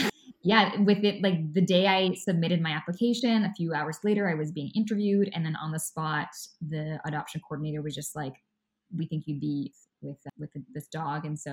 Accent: Kamloops, British Columbia, Canada; now in Vancouver, Canada; I'm currently living in Vancouver, British Columbia, and my hometown is a smaller city in the interior of BC known as Kamloops.

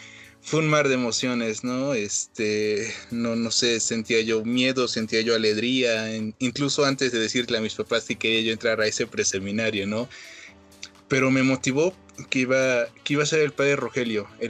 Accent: Puebla, Mexico; Yo soy originario de la ciudad de Puebla. Tengo 21 años, aunque parezco de más.

